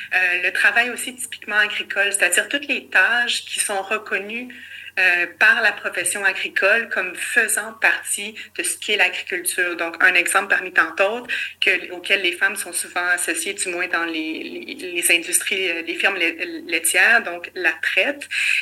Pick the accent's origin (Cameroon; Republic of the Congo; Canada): Canada; Quebec; j'avais passé mon enfance, mon adolescence en Montérégie, dans un milieu rural, donc dans une MRC précisément, où est-ce que 98% du territoire était zoné agricole, et l'est encore.